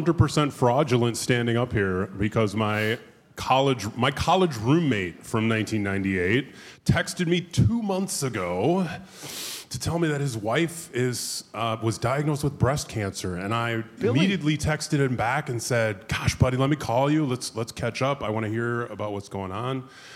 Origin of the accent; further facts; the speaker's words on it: Chicago, Illinois, United States; By the way, I grew up in Chicago. My family is Irish.